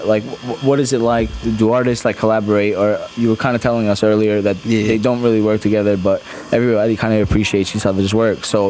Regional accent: New York, United States; now in Minnesota, United States; Because I'm from New York, I don't know, maybe I just don't know, but it just feels like people probably don't pay attention as much here as they would at, like, another major city.

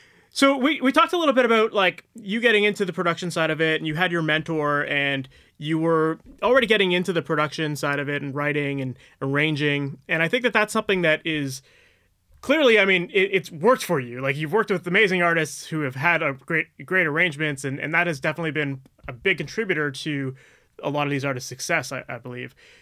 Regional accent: Ontario, Canada; I grew up just out of Toronto.

